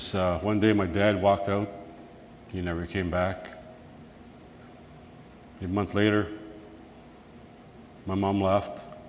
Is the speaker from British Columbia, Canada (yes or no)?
no; Winnipeg, Manitoba, Canada; So, I grew up here in Winnipeg. My family lived here in Winnipeg, my mom and my dad. There was eight of us, three sisters and five boys.